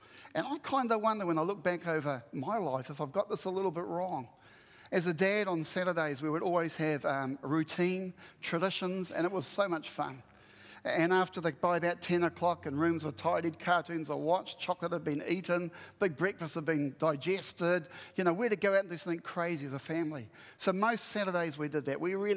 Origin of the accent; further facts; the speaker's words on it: New Zealand; But I'm a Kiwi bloke.